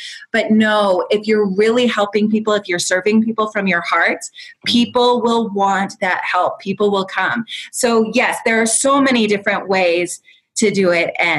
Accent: Iowa, United States; because I'm from Iowa. I did my undergraduate at Iowa

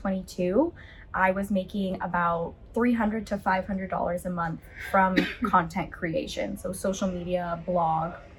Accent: Massachusetts, United States; So I grew up in Massachusetts. So everybody knows Massachusetts from Boston, but I actually grew up on the other side of the state. So closer to upstate New York and Vermont.

